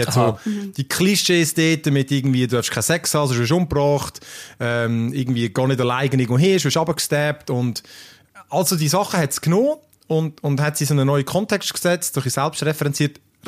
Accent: Switzerland

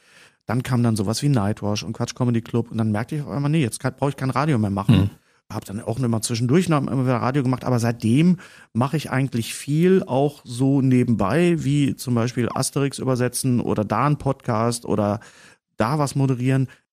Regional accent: Bochum, North Rhine-Westphalia, Germany; da, wo das Opelwerk war in Bochum, da wo ich auch aufgewachsen bin in dem Viertel

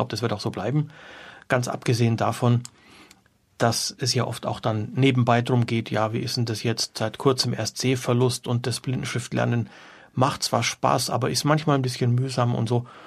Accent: Ludwigsburg, Baden-Württemberg, Germany; born there; davor habe ich Abitur gemacht in München an einem ganz normalen städtischen Gymnasium. Geboren bin ich in der Stuttgarter Gegend, in Ludwigsburg, als Kind slowenischer Eltern, daher auch dieser slawische Familienname.

